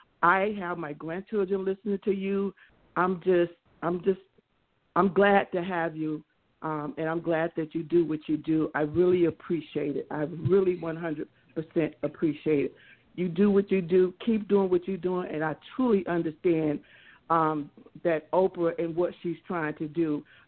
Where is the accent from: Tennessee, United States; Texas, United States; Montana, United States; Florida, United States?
Florida, United States; Lakeland; And I'm from Lakeland, Florida